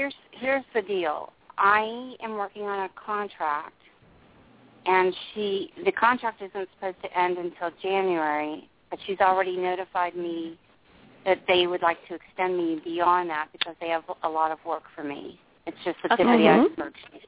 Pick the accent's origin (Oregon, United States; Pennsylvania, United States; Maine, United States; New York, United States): Pennsylvania, United States; Pittsburgh; Yeah, well, I'm from Pittsburgh, yeah.